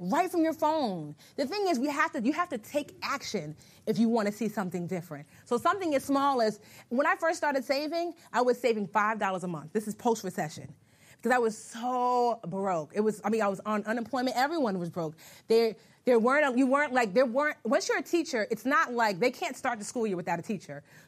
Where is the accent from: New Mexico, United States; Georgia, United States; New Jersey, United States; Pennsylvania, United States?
New Jersey, United States; I'm from Jersey, so we get all the seasons.